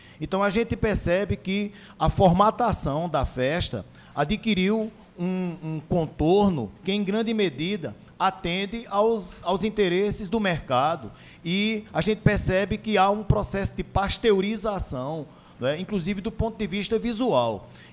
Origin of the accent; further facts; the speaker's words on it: Campina Grande, Paraíba, Brazil; Olha, eu sou aqui de Campina Grande, filho de cearense e paraibana, e sempre visitei muito a feira, eu cresci indo para a feira.